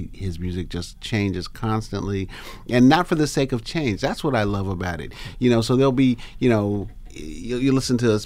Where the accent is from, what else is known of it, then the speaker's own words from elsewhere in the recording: New York, United States; because, you know, New York is my hometown.